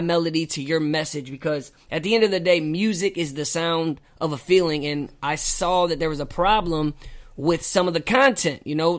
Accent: St. Louis, Missouri, United States; So me, like, I'm from St. Louis. I'm North County. I'm Hazelwood, not Hollywood. That's what we always say.

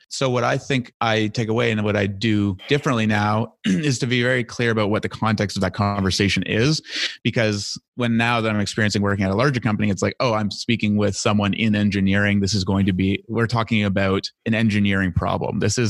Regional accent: Toronto, Ontario, Canada; moved away as an adult; now in New Brunswick, Canada; So I grew up in Toronto and then came to New Brunswick to go to university for forestry.

